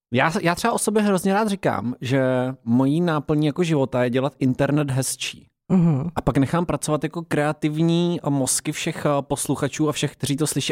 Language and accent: Czech; Třebechovice pod Orebem, Hradec Králové Region, Czechia; protože já jsem z Třebechovic pod Orbem, což je 20 kilometrů od Hradce